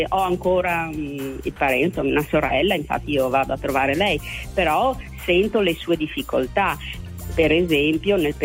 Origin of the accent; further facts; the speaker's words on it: Venice, Veneto, Italy; now in Udine, Italy; io abito a Udine, ma sono una veneziana.